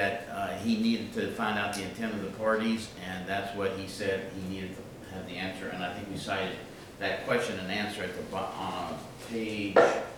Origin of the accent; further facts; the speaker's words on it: Charlottesville, Virginia, United States; I'm from Charlottesville